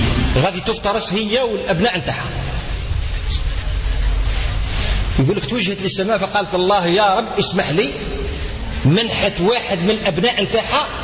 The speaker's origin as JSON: {"language": "Arabic", "country": "Algeria", "said": "وعندنا خط واحد بيناتنا كجزائريين"}